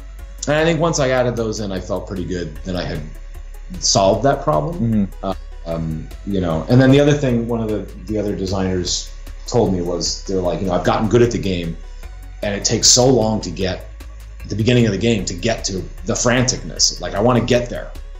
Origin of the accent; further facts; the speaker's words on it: Connecticut, United States; I always wanted to be a game designer, but I grew up in Connecticut, and there was like, especially back then, there was like, there's nothing.